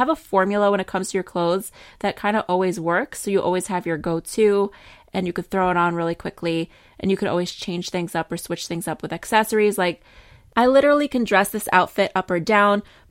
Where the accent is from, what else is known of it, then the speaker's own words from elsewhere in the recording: New York, United States; I'm a New Yorker, okay? And I have a sense of humor.